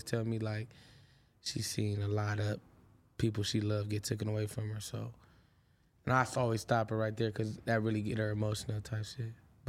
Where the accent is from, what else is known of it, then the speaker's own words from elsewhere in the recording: El Salvador; I'm from El Salvador